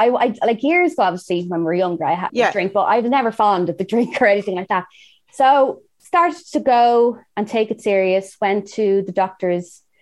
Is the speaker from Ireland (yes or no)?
yes; Ireland; now in Los Angeles, United States; It's LA. It's done. I'm from Ireland. I'm not used to this weather.